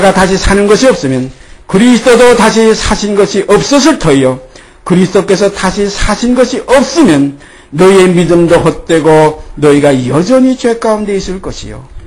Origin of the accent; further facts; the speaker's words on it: South Korea; 육의 입장에서 얘기하는 건 전혀 아니에요. 육의 입장은 저도 대한민국 사람이죠.